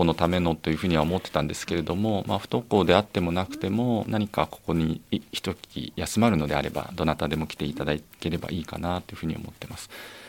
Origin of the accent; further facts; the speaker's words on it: Hokkaido, Japan; moved away; もともと私北海道出身で転勤でこっちに来たんですけれども、